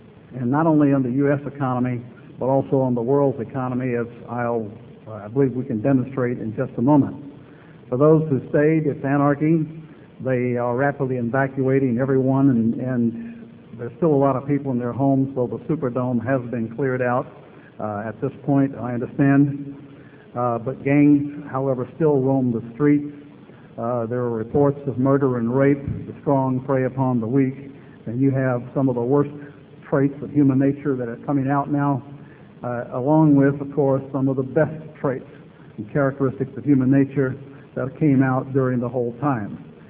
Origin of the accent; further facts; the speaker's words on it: New Orleans, Louisiana, United States; I grew up in and around New Orleans. I know the streets well.